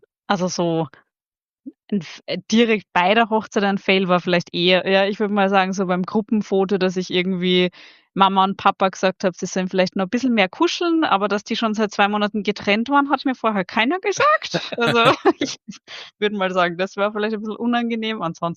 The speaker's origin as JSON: {"language": "German", "region": "Vienna", "country": "Austria", "tie": "born or raised there", "said": "bin in den Bergen zu Hause, bin eigentlich ein Wiener Stadtkind. Also ich bin eigentlich Österreicherin und genau, komm aus der Stadt, aber lebe mittlerweile auch schon seit ja fast 15 Jahren in den Bergen"}